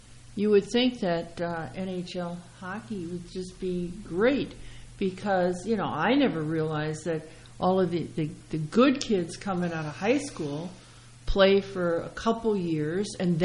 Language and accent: English; Midwest, United States; growing up in the Midwest, people played hockey because they played it, you know, on the lakes